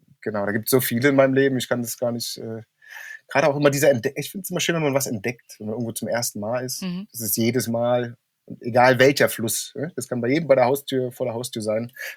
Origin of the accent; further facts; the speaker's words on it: Brandenburg, Germany; Es war mir als Brandenburger nie bewusst